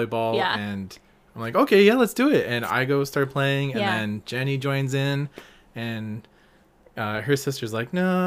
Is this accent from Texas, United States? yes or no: yes; Texas, United States; I came from Texas. Texas was very flat. There wasn't any ocean or anything.